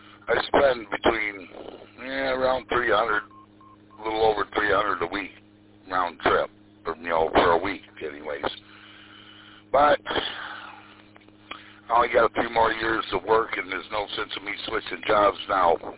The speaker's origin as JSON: {"language": "English", "town": "Frankenmuth", "region": "Michigan", "country": "United States", "tie": "born or raised there", "said": "We originally lived in, well, I grew up in Frankenmuth, and then my wife and I, we had a 20-acre farm in Birch Run."}